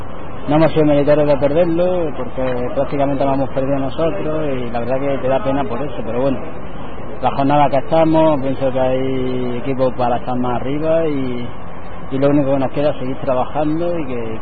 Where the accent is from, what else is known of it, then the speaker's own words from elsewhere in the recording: Granada, Andalusia, Spain; el granadista que soy de Granada de toda la vida